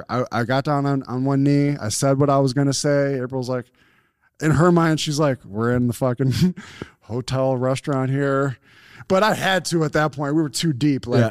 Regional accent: Buffalo, New York, United States; We're from Buffalo.

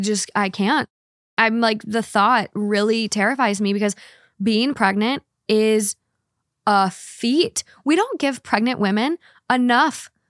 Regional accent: United Kingdom; So side note, I'm from the UK. So Ireland isn't as far as people think since it's not, since I'm not American.

